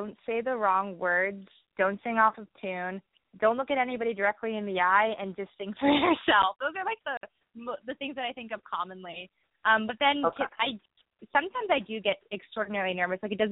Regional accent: Westport, Connecticut, United States; So I used to be part of a choir back close to my hometown in Westport, Connecticut.

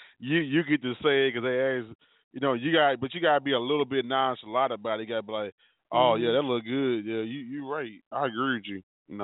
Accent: East Coast, United States; Yes, we're human, and I'm from the East Coast, so that's just what happens.

